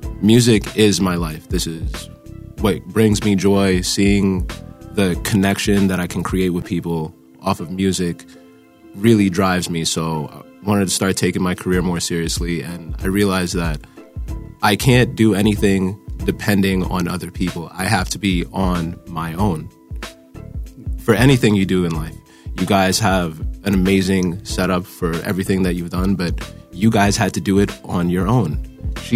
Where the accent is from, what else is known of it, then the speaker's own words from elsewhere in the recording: Long Island, New York, United States; I'm from Long Island, New York, born and raised.